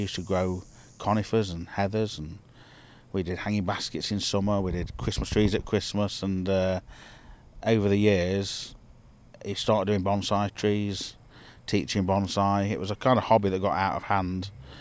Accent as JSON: {"language": "English", "town": "Nottingham", "region": "East Midlands", "country": "United Kingdom", "said": "from Nottingham, England."}